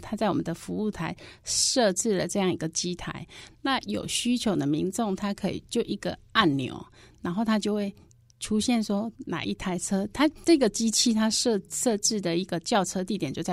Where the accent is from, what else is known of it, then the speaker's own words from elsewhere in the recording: Taiwan; 越南它本身它的国家不允许我们台湾人在那边自产